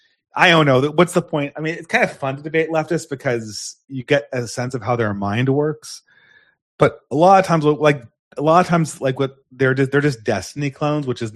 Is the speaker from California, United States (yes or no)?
yes; California, United States; accent: California; It's just my California accent, nasally accent.